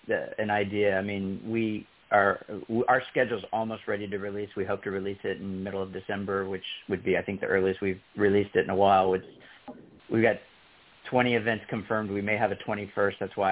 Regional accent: Atlantic Beach, United States; And if you wanted to do it at Atlantic Beach, that's my hometown, and we'll roll out the red carpet for you.

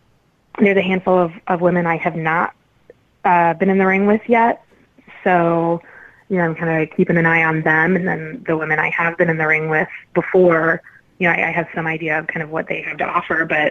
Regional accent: Midwest, United States; being that we are both from the Midwest

